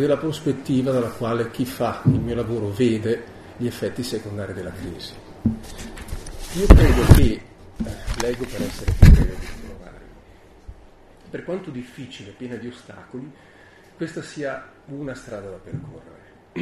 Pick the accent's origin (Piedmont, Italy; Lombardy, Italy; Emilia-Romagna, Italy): Emilia-Romagna, Italy; Vignola; sono di Vignola, faccio lo psicanalista di mestiere.